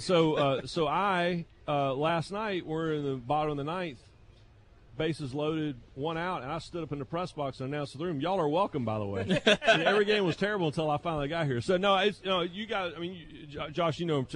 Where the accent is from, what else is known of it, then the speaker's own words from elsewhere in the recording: Raleigh, North Carolina, United States; now in Los Angeles, United States; Jimmy, I grew up in Raleigh. I've been in LA since I was a kid.